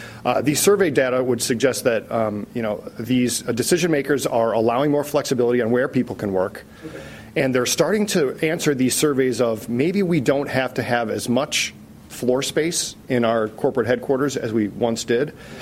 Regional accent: Midwest, United States; I live in Cleveland. I'm a Midwesterner

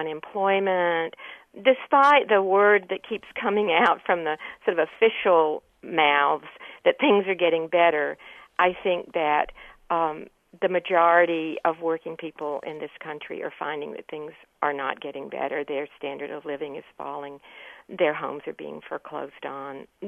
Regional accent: Alabama, United States; So I'm originally from Alabama. I'm still very closely tied to that region.

